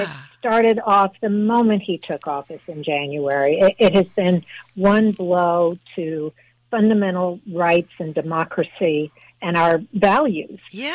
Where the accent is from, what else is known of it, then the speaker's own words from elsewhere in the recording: San Antonio, Texas, United States; moved away as an adult; also born or lived in Houston / Austin; Yes. In fact, born in Houston. Spent most of my growing up years in San Antonio and Austin. Went to school at TCU in Trinity, but left the state in 1980. So I have fond, memories of Texas.